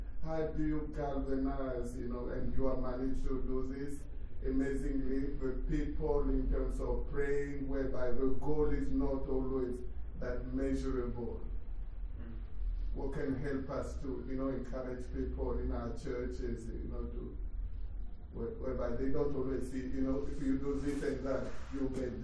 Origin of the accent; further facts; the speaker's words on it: Chichester, South East England, United Kingdom; also born or lived in Congo; from Chichester, via the Congo, if you like.